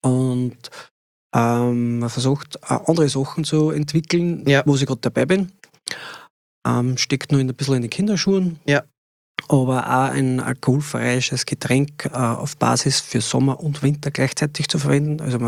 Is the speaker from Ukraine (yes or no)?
no; Lower Austria, Austria; Ja, es gibt die rote Pichelbirne ist bei uns im Mostviertel die Gläzenbirne.